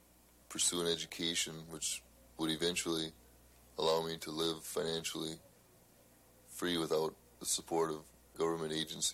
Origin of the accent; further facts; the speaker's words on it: Reedsburg, Wisconsin, United States; I am formerly from Reedsburg